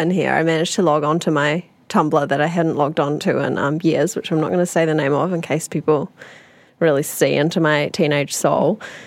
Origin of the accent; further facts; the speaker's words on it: Northland, New Zealand; I grew up in Northland. There was less of like a punk scene up there.